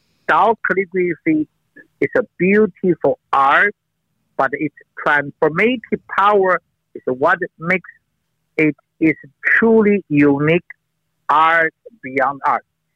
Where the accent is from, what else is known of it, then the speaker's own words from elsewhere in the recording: China; English is a second language; I came from China. I study modern medicine as MD and a traditional Chinese medicine as a doctor of acupuncturist.